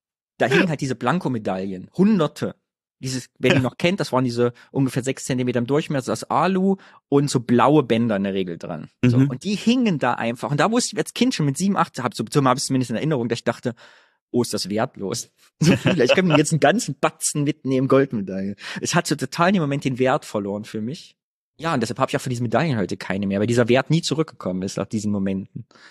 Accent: Thuringia, Germany; in meinem Landkreis, wo ich herkomme, haben 40% AfD gewählt.

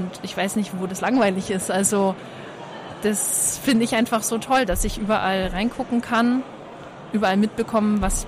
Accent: Bavaria, Germany; 20 Jahre alt und ich komme aus dem Raum Nürnberg

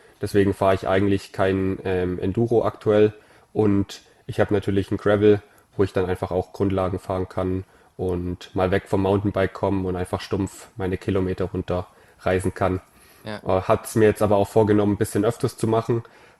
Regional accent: Ulm, Baden-Württemberg, Germany; bei mir daheim, ich komme aus Ulm

